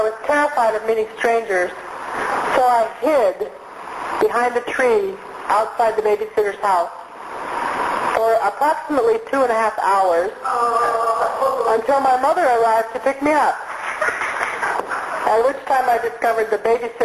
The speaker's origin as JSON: {"language": "English", "town": "Bakersfield", "region": "California", "country": "United States", "tie": "born or raised there", "said": "So I grew up in Bakersfield, and when I was 8 years old, approximately"}